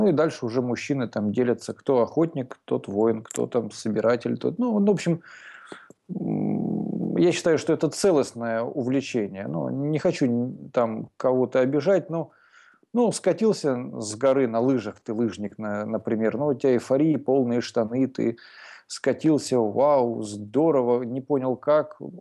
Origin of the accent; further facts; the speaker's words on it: Estonia; Родился я в Эстонии, тут и рос.